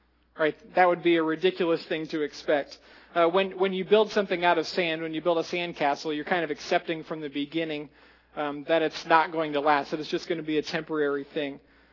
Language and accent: English; Iowa, United States; I'm from Iowa